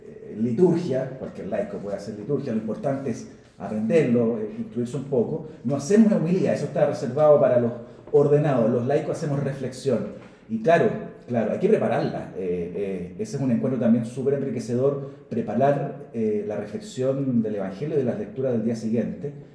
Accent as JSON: {"language": "Spanish", "country": "Chile", "said": "como cualquier chileno de a pie"}